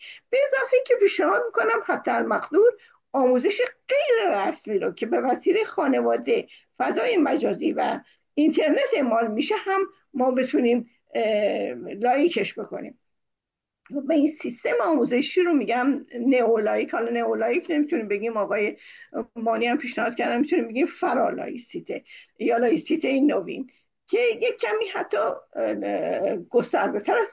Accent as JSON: {"language": "Persian", "country": "Iran", "also_born_or_lived": "France", "said": "من به عنوان یک ایرانی می رفتم سر کلاس دوره دکترا در دانشگاه سوربن،"}